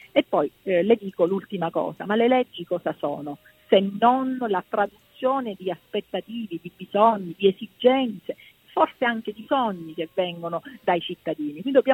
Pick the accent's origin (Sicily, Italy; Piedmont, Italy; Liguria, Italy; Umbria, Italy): Sicily, Italy; Io sono siciliana e le posso dire che questo è accaduto.